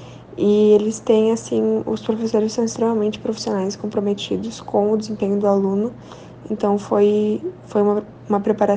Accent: Maravilha, Santa Catarina, Brazil; eu comecei a minha trajetória como estudante aqui em Maravilha, Santa Catarina, onde os meus pais moram e onde eu nasci.

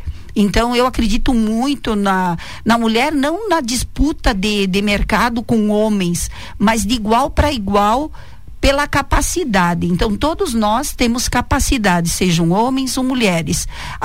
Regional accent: Seara, Santa Catarina, Brazil; como eu sou natural de Seara, então iniciei na o que hoje chamamos a JBS.

